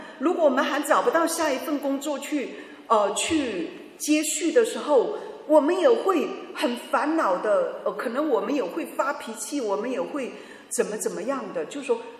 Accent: China; 就说哦，我们中国人一定要出人头地，你一定要读，你一定要努力的读书

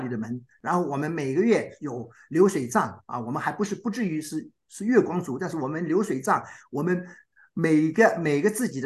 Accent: China; 我相信我们中国人是不谈死亡的

